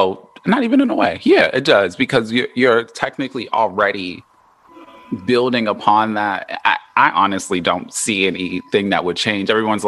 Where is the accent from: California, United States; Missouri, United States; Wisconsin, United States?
California, United States; Los Angeles; accent: LA; He's laughing because I always go into my LA accent.